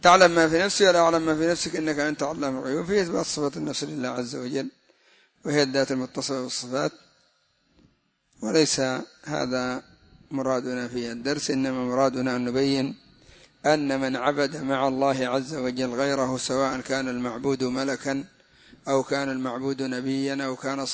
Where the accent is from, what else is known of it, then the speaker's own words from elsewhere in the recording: Hadramaut, Yemen; كما هم عندنا في حضرموت